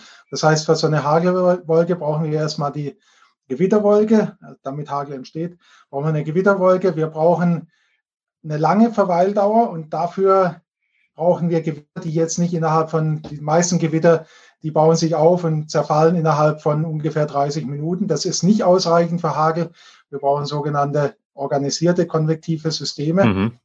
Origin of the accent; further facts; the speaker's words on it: Baden-Württemberg, Germany; Also bei uns in Süddeutschland, speziell in Baden-Württemberg